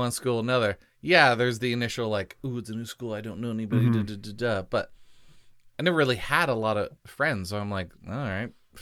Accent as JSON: {"language": "English", "country": "Canada", "said": "I'm Canadian."}